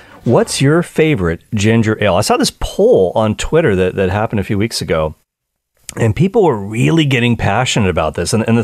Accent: Canada; And I'm Canadian

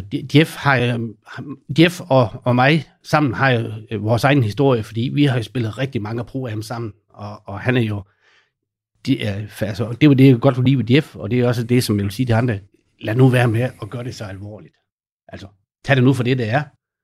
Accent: Gundersted, North Denmark Region, Denmark; så er jeg fra Gundersted. Gundersted, det er en lille flæk, som ingen ved, hvor er.

